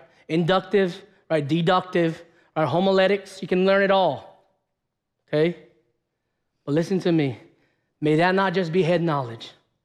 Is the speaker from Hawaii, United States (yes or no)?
yes; Hawaii, United States; also born or lived in Nevada / Tennessee; And I can say this because I'm from Hawaii. I pastored in Hawaii, I pastored in Nevada, and I pastored in Tennessee.